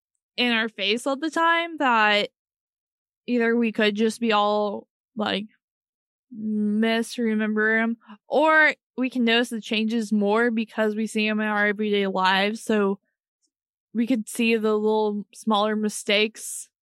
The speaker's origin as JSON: {"language": "English", "country": "United States", "said": "But it could be because we're American and we don't understand."}